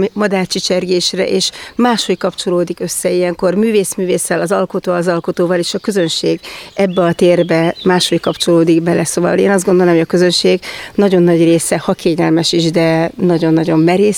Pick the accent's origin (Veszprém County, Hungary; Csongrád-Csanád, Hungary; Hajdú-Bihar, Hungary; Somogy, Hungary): Somogy, Hungary; Kaposvár; Én ugye Kaposvárról származom